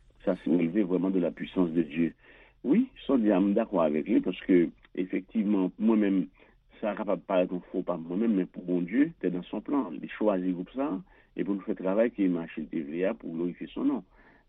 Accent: Haiti; C'est pas que c'est tant moi-même personnellement en tant qu'haïtien

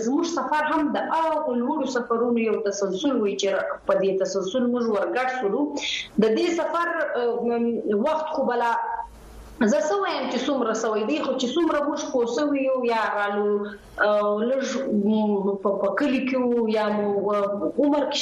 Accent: Sinjawi, Balochistan, Pakistan; also born or lived in Quetta; پیدا شوی او لوی شوی په سنځاوي کې وزیلا زیارت جنوبی پښتون پاکي سبق مون تر لسمال ته ویلې دی بیا د مختز د خپل د پارا کوټي شار تر راغلو

